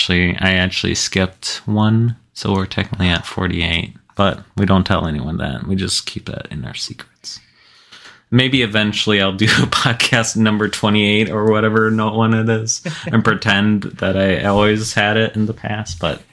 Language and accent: English; United States; and especially like I'm an American.